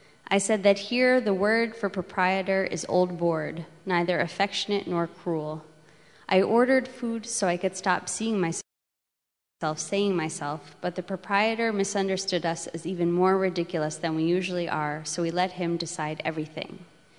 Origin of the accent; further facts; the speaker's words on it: Manhattan, New York, United States; I grew up in Manhattan, and something that's so wonderful about the New York Public Library